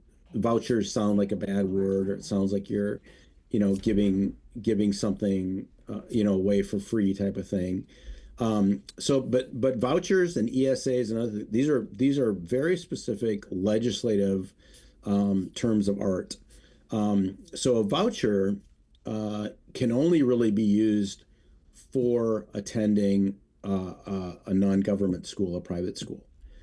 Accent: Sioux Falls, South Dakota, United States; now in Minnesota, United States; So I have very super fond memories of growing up in Sioux Falls and the great state of South Dakota.

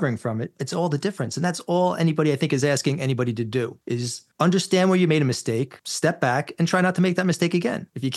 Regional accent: New York, United States; I grew up in New York. I'll tell you what yelling looks like.

